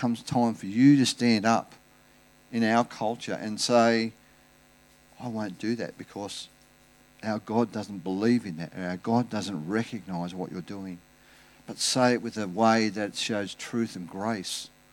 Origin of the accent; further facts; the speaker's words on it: Australia; as an Australian